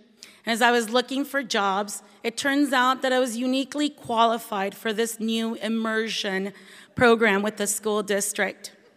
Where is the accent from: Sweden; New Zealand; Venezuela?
Venezuela; Maracaibo, Zulia; I was born and raised in Maracaibo, Venezuela, Tierra del Sol Amada, land loved by the sun.